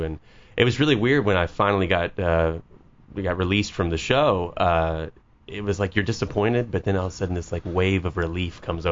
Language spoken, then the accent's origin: English; West Virginia, United States; moved away as an adult; also born or lived in North Carolina; Yeah. Born and raised. I lived there until I was 18, and then I went, you know, very, very far away to North Ca